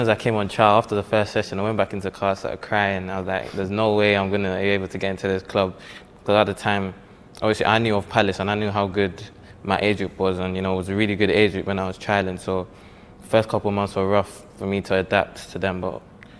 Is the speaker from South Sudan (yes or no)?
no; Dublin, Leinster, Ireland; accent: Dublin; now in London, United Kingdom; Nah, I was vexed as soon as my accent went. I was so angry because I thought that was the one thing that I can hold from Ireland. So when it left, I feel like a part of me left